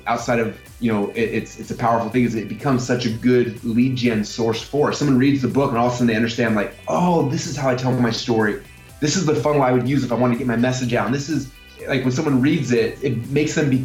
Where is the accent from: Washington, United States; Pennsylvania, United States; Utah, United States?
Utah, United States; Sandy; now in Boise, United States; No, actually, I grew up in Sandy, Utah, and I wrestled through high school